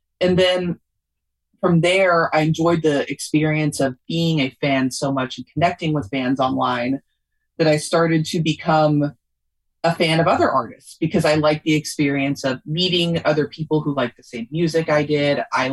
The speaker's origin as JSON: {"language": "English", "town": "Louisville", "region": "Kentucky", "country": "United States", "tie": "born or raised there", "said": "Louisville, Kentucky."}